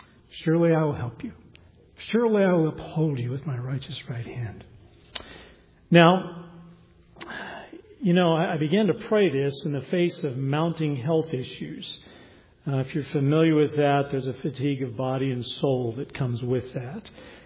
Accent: Arizona, United States; But that'd be a little bit like trying to sell you oceanfront property in my home state of Arizona.

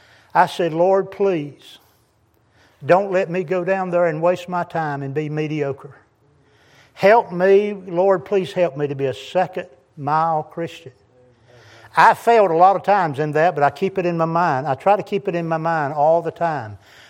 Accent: North Carolina, United States; I'm from Eastern North Carolina, moved up to Newport News, Virginia.

